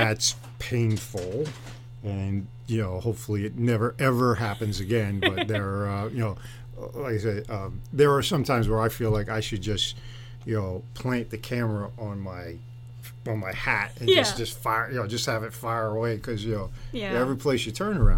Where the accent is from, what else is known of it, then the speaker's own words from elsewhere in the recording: Maine, United States; because I grew up in Southern Maine, traveled to New Hampshire, Massachusetts.